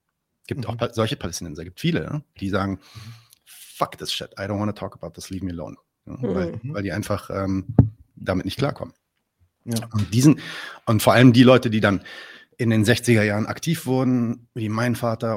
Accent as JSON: {"language": "German", "country": "Lebanon", "said": "Ja, nee, ich bin Libanese."}